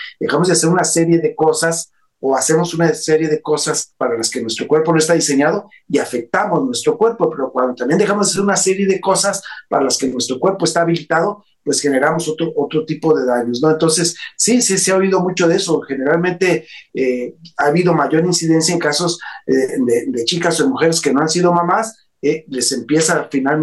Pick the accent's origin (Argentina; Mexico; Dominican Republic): Mexico; Guadalajara, Jalisco; me acordaste acá en mi pueblo, Guadalajara